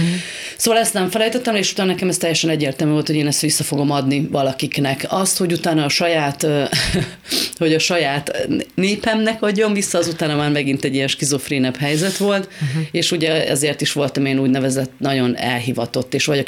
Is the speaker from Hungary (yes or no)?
no; Carei, Satu Mare County, Romania; Abban az időben, ahol én felnőttem, Nagy Károlyban, ott nem volt szemét